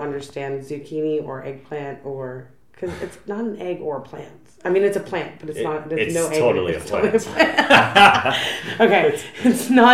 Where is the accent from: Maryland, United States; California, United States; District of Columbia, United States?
District of Columbia, United States; Washington; I'm from Washington, D.C., so we have like, it's like Beijing. It's the same seasons.